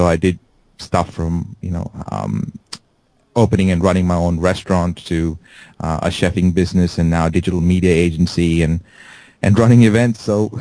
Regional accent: India; I'm Indian. We first build software engineers, and then we decide what we want to do with the rest of our lives.

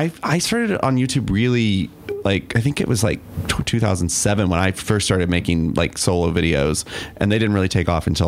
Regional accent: the South, United States; I guess it was big like when I was growing up in the South, but then I guess it's been a while since I've been around.

